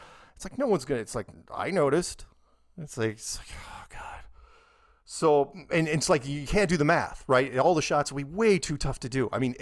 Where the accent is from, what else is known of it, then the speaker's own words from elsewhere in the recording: United States; was only because I'm from America, right?